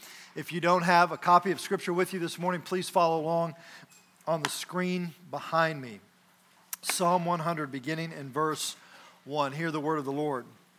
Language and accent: English; Oklahoma City, Oklahoma, United States; I grew up in Northeast Oklahoma City with three siblings